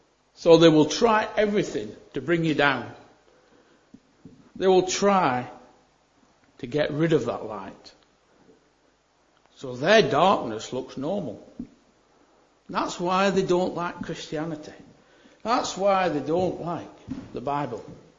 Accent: Burnley, North West England, United Kingdom; I come from Burnley, sometimes I pronounce things a bit funny, especially me H's.

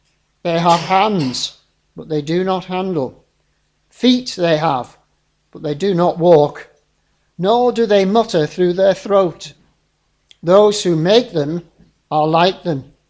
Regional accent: Preston, North West England, United Kingdom; I'm from Preston.

